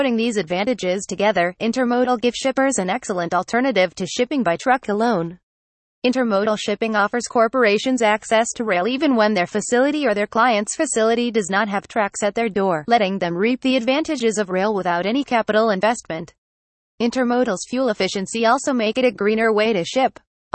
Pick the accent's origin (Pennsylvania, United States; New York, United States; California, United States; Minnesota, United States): Pennsylvania, United States; from Pennsylvania and USA.